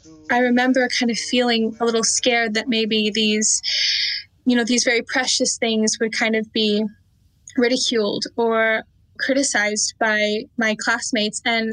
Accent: Temecula, California, United States; I'm 18 years old. I'm from Temecula, California, and I'm enrolled in the Kuya Band of Indians and am of Turtle Mountain Chippewa descent.

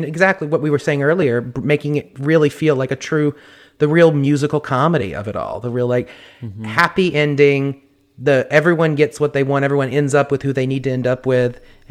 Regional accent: the South, United States; And see, and I'm from the South where it's always hot and humid.

